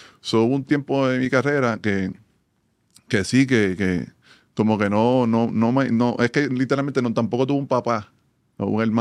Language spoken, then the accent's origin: Spanish; Levittown, Toa Baja, Puerto Rico; yo soy un jíbaro de Levitown. ¿Me entiendes? De toda mi vida, de donde salió Ramón Rivas, donde salió Charlie Bermúdez.